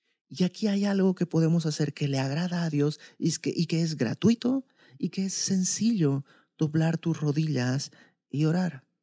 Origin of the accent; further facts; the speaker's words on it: Bolivia; now in Mexico; Yo no soy mexicano, yo soy de Bolivia, pero fue aquí en México